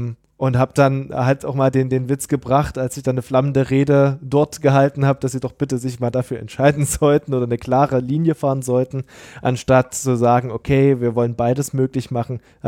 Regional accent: East Germany, Germany; klar sage ich da Ossi, weil ja, ich komme aus dem Osten Deutschlands

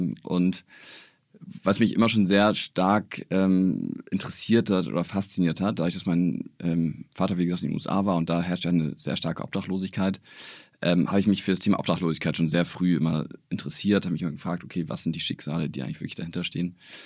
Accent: Hamburg, Germany; Also ich bin hier in Hamburg geboren und ohne Geschwister und mein Dad lebt tatsächlich in den USA. Also bin mit meiner Mutter hier in Hamburg groß geworden

